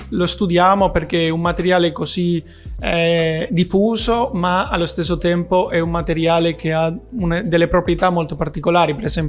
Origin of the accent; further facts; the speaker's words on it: Toledo, Castilla-La Mancha, Spain; Italian is a second language; Sono di Toledo, ora è una piccola città al sud